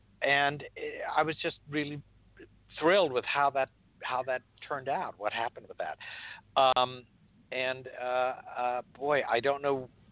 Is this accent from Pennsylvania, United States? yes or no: yes; Altoona, Pennsylvania, United States; Altoona, Pennsylvania.